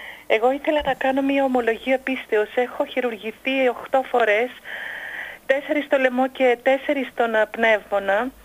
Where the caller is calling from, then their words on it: Athens, Attica, Greece; είμαι από Αθήνα, σας τηλεφωνώ.